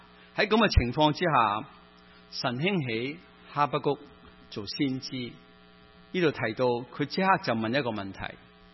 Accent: Hong Kong; 包括很多人我们生于斯长于斯的香港

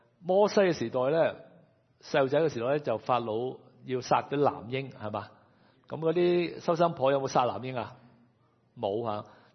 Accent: Hong Kong; now in Burnaby, Canada; 咁有啲我哋香港人都唔慣

